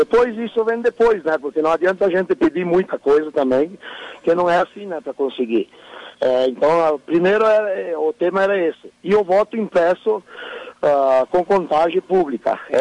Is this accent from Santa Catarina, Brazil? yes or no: no; Muitos Capões, Rio Grande do Sul, Brazil; eu sou de Muitos Capões e represento a região de Lagoa Vermelha, Ibiraiaras.